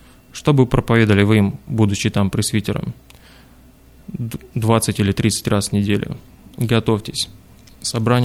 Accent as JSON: {"language": "Russian", "country": "Russia", "said": "мы русские, например, я сам из Братства Совета Церквей"}